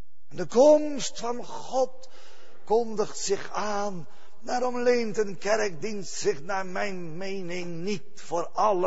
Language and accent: Dutch; Vlaardingen, South Holland, Netherlands; born there; Daar schreef ik in mijn geboorteplek. Toen zijn we nog door de straat gereden. Waar ik geboren ben en zo.